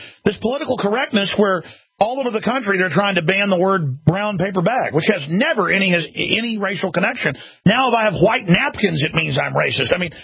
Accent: Dallas, Texas, United States; You know, I grew up in Dallas, Texas, and I'm, you know, a white guy

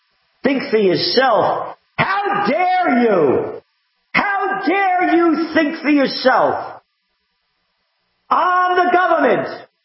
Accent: Bronx, New York, United States; born there; I was fortunate. Monopolitano, born in the Bronx. Born to be free.

